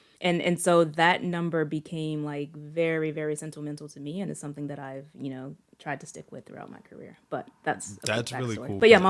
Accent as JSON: {"language": "English", "region": "Louisiana", "country": "United States", "tie": "born or raised there", "said": "I grew up in Northwest Louisiana."}